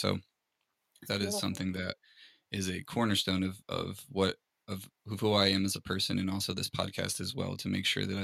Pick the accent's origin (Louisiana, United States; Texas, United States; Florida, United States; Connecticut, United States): Connecticut, United States; Hartford; You know, I grew up in Hartford, Connecticut, in a place that wasn't great.